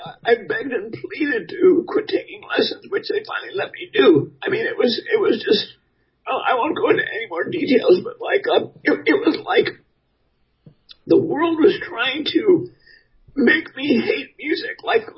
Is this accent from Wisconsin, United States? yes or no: yes; Milwaukee, Wisconsin, United States; Milwaukee.